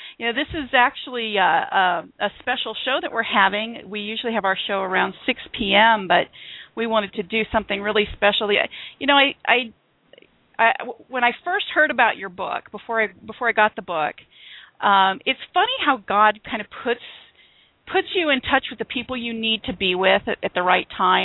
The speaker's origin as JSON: {"language": "English", "region": "California", "country": "United States", "also_born_or_lived": "Kentucky", "said": "I'm from California. I lived in Kentucky for a few years"}